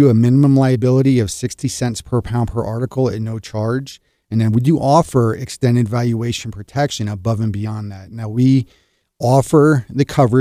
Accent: Pennsylvania, United States; now in Colorado, United States; I'm originally from Pennsylvania. I actually was in the service for 4 years.

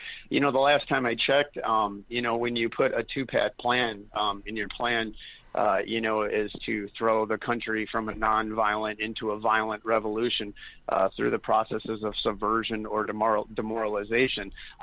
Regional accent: Rockford, Illinois, United States; Well, I'm just from a little town west of Chicago, actually, Rockford, Illinois.

